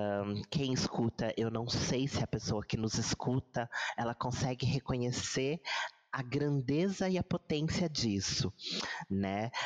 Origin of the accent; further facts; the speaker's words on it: Brazil; porque nós somos um país aqui de terceiro mundo, um país sul-americano que quer se reconhecer como europeu, né?